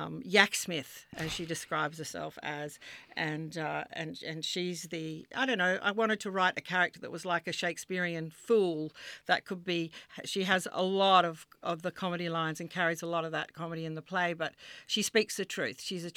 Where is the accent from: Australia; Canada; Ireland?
Australia; Western Australia; and I'm from Western Australia.